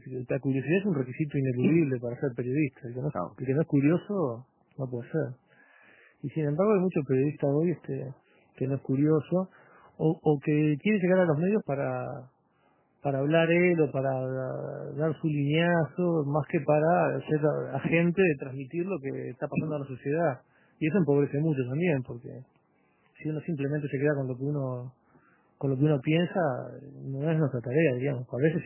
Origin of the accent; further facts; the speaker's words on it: Montevideo, Uruguay; born there; En Montevideo.